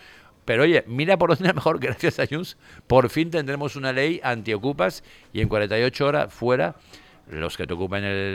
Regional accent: Spain; los españoles somos europeos, incluido españoles, y yo también he estado ahí, no paramos de quejarnos de Europa.

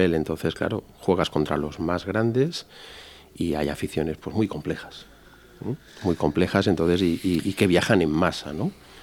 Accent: Barcelona, Catalonia, Spain; now in Valencia, Spain; porque yo nací y me crié en Barcelona.

